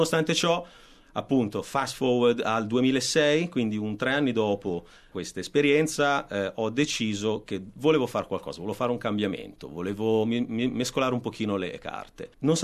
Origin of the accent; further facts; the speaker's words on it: Milan, Lombardy, Italy; now in Australia; Allora, sono di Milano, sono nato a Milano, ho 35 anni.